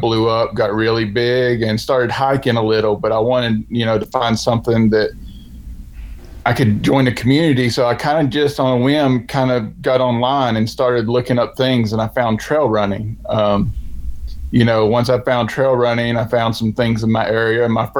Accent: Murphy, North Carolina, United States; I was raised in North Carolina, graduated school from a small town called Murphy, North Carolina. It's in Western North Carolina.

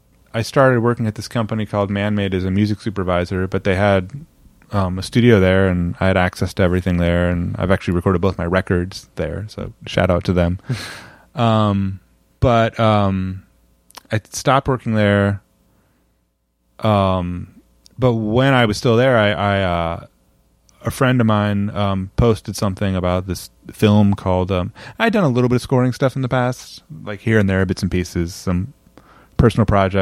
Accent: Indiana, United States; I'm a huge basketball fan. I'm from Indiana.

